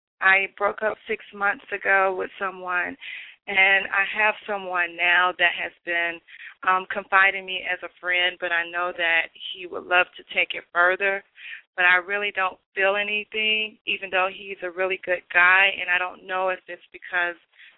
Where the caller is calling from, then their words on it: Georgia, United States; I'm calling from Georgia.